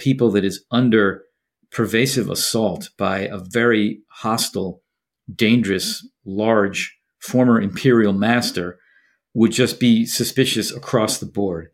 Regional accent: United States; So I, as an American and as an historian, reserve the right to be a little bit more discriminating in my approach to Russians.

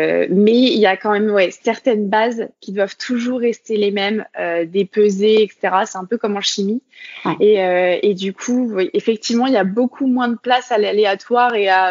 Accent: Brittany, France; moved away as an adult; Alors, je suis née dans les Côtes d'Armor et donc j'ai grandi en Bretagne jusqu'à mon bac où après, du coup, je suis partie pour mes études supérieures. Mais donc oui, j'ai grandi vraiment dans un petit village où il y a 3000 habitants. Donc c'est très rural

